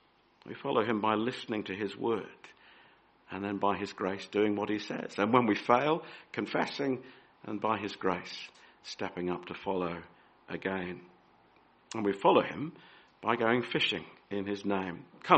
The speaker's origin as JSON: {"language": "English", "country": "Australia", "tie": "born or raised there", "said": "because I grew up in Australia, fishing for me was going out in a boat on the Gold Coast"}